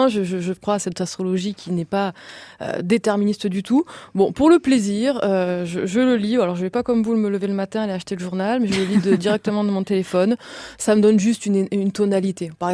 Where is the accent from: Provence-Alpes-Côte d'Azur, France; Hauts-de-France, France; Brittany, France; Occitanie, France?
Occitanie, France; now in Paris, France; moi je viens des Cévennes.